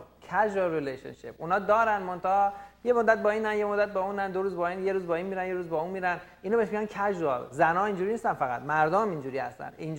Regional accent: Iran; ما مردای ایرانی هستیم

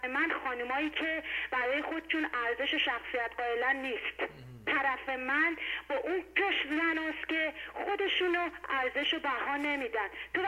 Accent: Iran

